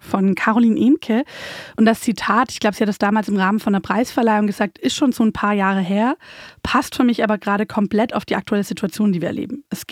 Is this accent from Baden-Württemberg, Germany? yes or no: yes; Nürtingen, Baden-Württemberg, Germany; in meiner Heimatstadt in Nürtingen